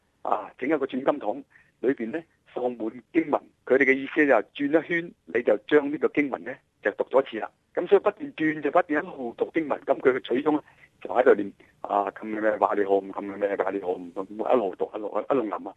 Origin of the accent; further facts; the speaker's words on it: Guangdong, China; 特别我哋广东人咁啊，更加讲究呢啲汤水啊、啲瓜菜啊